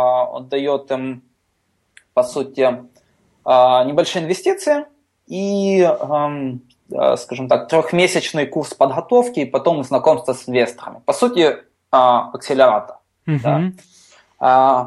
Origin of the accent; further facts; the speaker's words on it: Ukraine; То есть, я из Украины